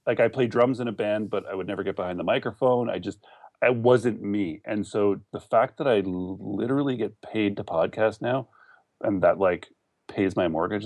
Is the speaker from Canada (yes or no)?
yes; Canada; So I'm a Canadian.